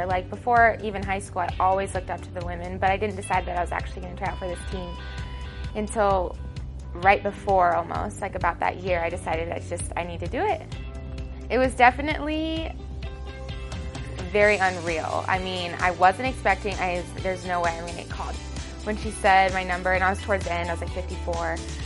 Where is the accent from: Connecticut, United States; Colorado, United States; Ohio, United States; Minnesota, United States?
Colorado, United States; Fruita; I'm from Fruita, Colorado, and I'm a rookie this year.